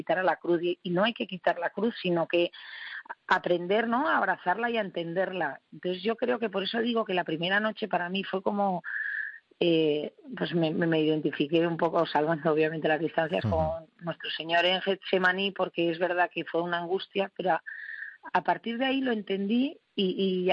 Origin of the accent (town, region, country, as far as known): Basque Country, Spain